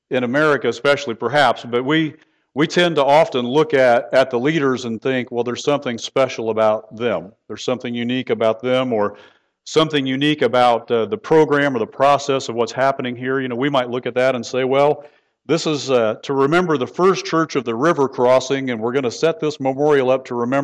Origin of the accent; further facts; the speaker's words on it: United States; because I'm an American, so I really don't study the rest of the world as much